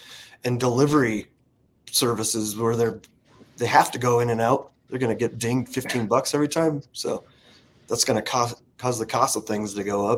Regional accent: United States; I was like, I'm an American. I need to go to New York City and actually see it in person.

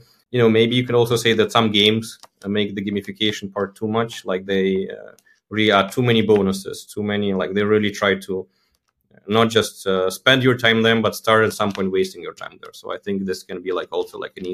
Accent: Belarus; now in Poland; I'm actually in Poland right now, but I'm from Belarus originally.

